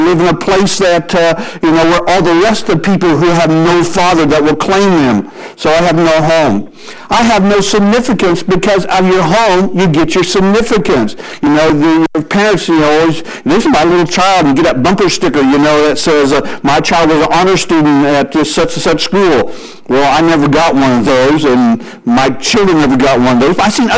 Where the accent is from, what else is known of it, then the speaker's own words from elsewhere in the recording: Missouri, United States; I'm from Missouri. Somebody's going to get whoop. You know, we use the word whoop.